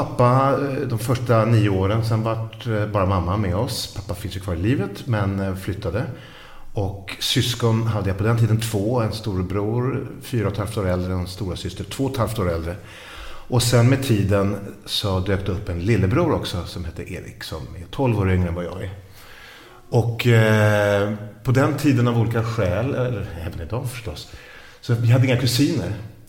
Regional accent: Solna, Stockholm County, Sweden; jag är född i Stockholm då. Uppvuxen i Solna, men Allmänna BB låg i ett hus som ligger bredvid bakom Östermalms IP, eller mellan Östermalms IP och Stockholms stadion.

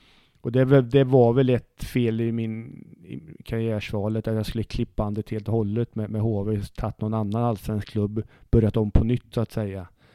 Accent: Mariestad, Västra Götaland County, Sweden; som när jag började som tränare i Mariestad, där jag kommer ifrån

